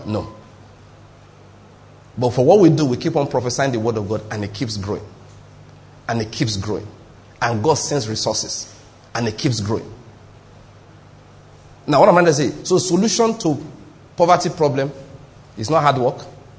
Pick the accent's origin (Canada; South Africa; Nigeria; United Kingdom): Nigeria; Ondo; I was born in Ondo State, raised up there.